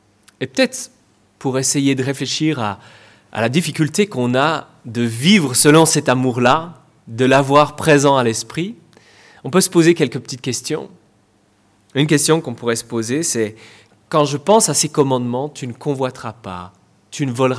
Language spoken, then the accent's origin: French; Paris, Île-de-France, France; en tant que parisien